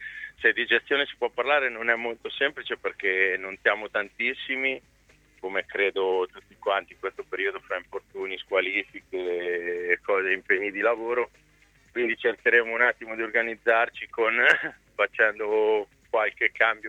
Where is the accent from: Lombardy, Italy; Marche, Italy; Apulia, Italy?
Marche, Italy; Ancona; io da Anconetano per primo